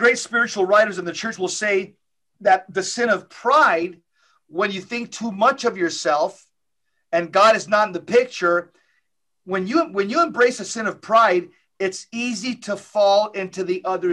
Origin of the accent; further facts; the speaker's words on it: Los Angeles, California, United States; born there; My parents are from Mexico. I was born in Los Angeles.